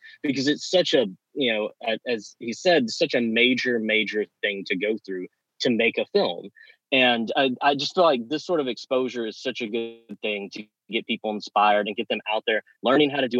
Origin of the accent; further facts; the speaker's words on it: El Dorado, United States; Alexander Jeffrey, old pal from El Dorado, from my hometown